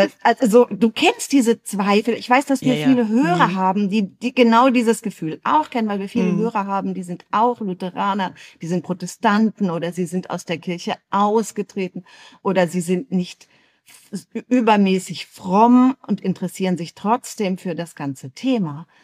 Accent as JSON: {"language": "German", "region": "Northern Germany", "country": "Germany", "said": "Ich bin Lutheranerin, genau wie du. Ich komme aus Norddeutschland, genau wie du."}